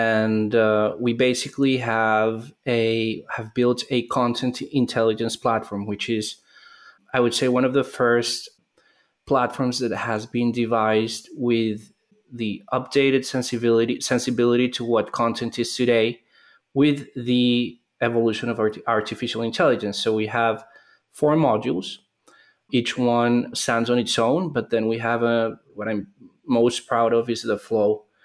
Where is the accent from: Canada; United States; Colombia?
Colombia; I'm originally Colombian. So I was born in Colombia, born and raised in Colombia.